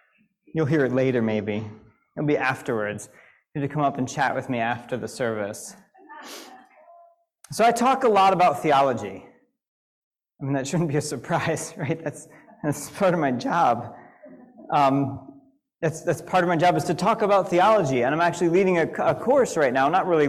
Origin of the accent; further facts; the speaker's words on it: South West England, United Kingdom; I'm ordained Unitarian Universalist minister, and I grew up in Unitarian Universalism, actually mainline, so not that far away, in Devon.